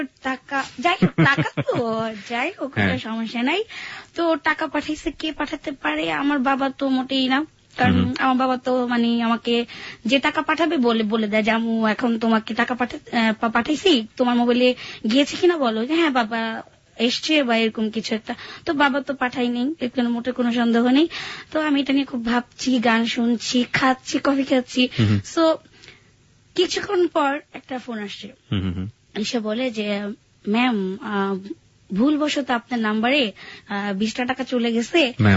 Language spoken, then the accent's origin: Bangla; Dhaka, Dhaka Division, Bangladesh; born or raised there